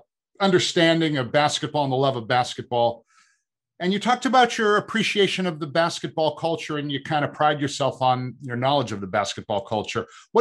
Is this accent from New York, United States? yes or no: no; Boston, Massachusetts, United States; I grew up in the Boston area and, you know, Fenway Park and Wrigley Field are very similar experiences.